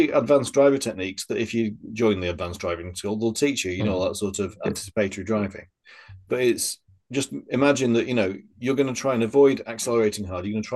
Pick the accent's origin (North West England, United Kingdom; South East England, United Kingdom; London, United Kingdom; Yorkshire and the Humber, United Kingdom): Yorkshire and the Humber, United Kingdom; Sometimes as a Yorkshireman, I do like to save money.